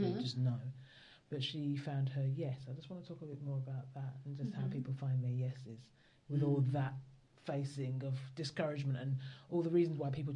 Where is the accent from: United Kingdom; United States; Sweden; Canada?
United Kingdom; London; I was raised in London, as yourself.